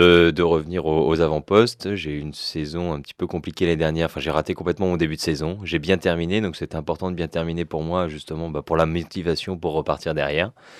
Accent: Chamonix, Auvergne-Rhône-Alpes, France; finalement tout reporté chez moi à Chamonix

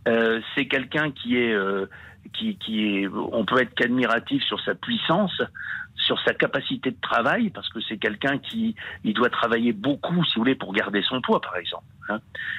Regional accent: Valenciennes, Hauts-de-France, France; born there; Et puis moi je suis dans les Alpes de Haute-Provence, mais je suis né à Valenciennes, que vous connaissez bien.

